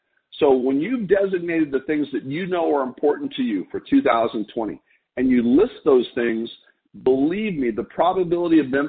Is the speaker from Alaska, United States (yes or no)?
no; El Paso, Texas, United States; I grew up in El Paso, Texas.